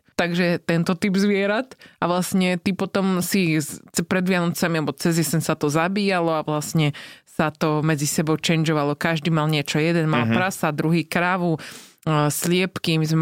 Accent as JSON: {"language": "Slovak", "region": "north", "country": "Slovakia", "lives_now": "California, United States", "said": "Ja som zo severu, takže tam bolo aj trošku zimšie"}